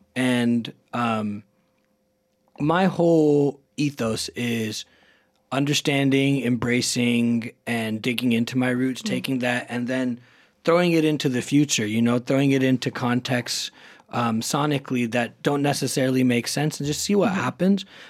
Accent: India; But my relationship with being Indian definitely wavered.

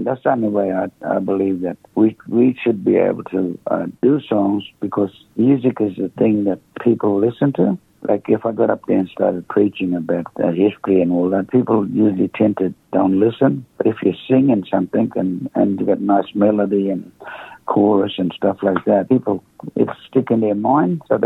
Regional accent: Cherbourg, Queensland, Australia; I was born on Cherbourg, and Cherbourg had a very negative effect on me as growing up

